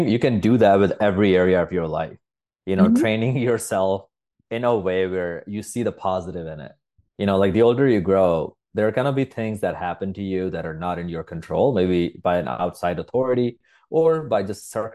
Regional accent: Pakistan; English is a second language; so I was raised in Pakistan.

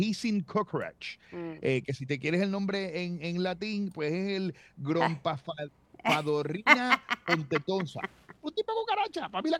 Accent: Puerto Rico; somos los puertorriqueños con nuestros hogares los que estamos produciendo el 5% de esa energía

